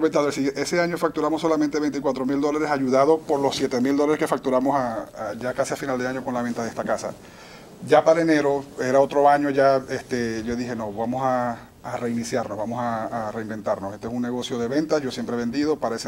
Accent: Maracaibo, Zulia, Venezuela; yo soy de Maracaibo, como te das cuenta hablo bastante rápido

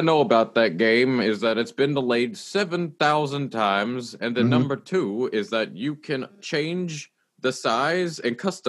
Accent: South Carolina, United States; Hey, I'm from South Carolina.

